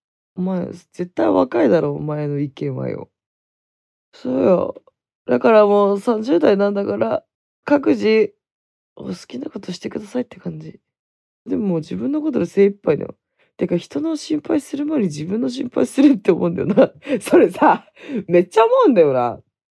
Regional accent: Hokkaido, Japan; also born or lived in Okinawa; あの地元北海道に帰ってきてからあまりそういうのなかったんだよね。沖縄の時が特にひどかった。

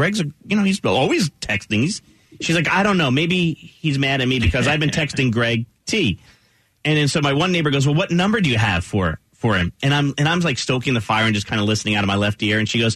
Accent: New Jersey, United States; So I grew up in New Jersey, and I worked at a radio station called Z100

